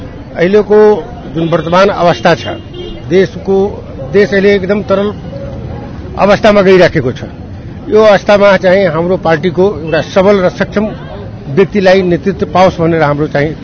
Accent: Madhesh Province, Nepal; मेरो परिचय, मेरो घर सर्लाही हो

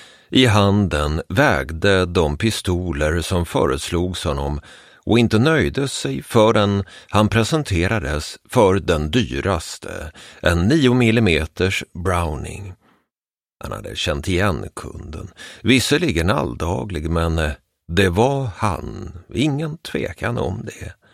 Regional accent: Sweden; Nej då, inte alls. Jag är svensk och söker huset där en landsman, Ivar Kryger, bodde.

